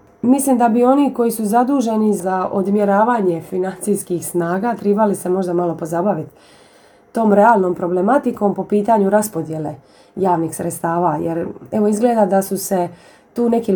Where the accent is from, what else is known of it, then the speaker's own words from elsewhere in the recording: Solin, Split-Dalmatia County, Croatia; ovdje kod nas u Dalmaciji, točnije u Solinu, odvijaju